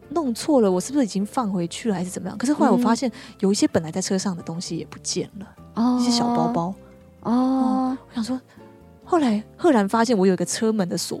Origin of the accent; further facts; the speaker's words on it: Taipei, Taiwan; 那其实我因为我是台北人，我又从大一就开车、所以我其实对路都很熟